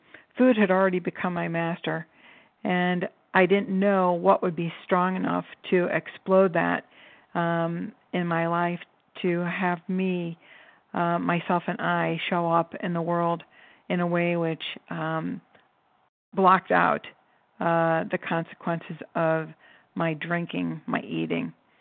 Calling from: Cleveland, Ohio, United States; I'm calling from Cleveland, wishing I were down with you today

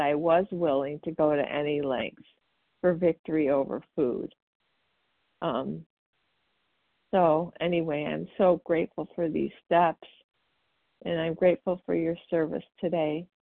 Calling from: Wauconda, Illinois, United States; Hi, good morning, everybody. … from Wakanda, Illinois.

